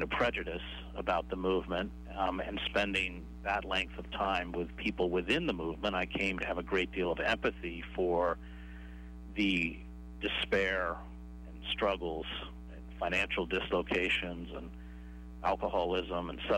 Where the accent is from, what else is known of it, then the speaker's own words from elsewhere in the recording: St. Johnsbury, Vermont, United States; I was born in St. Johnsbury.